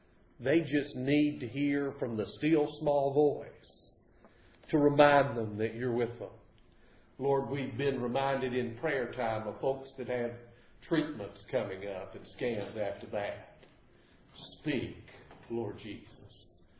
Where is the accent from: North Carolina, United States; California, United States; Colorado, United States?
North Carolina, United States; Burlington; and my roots are really in the Piedmont. I grew up in Burlington, but my mother was an eastern North Carolina girl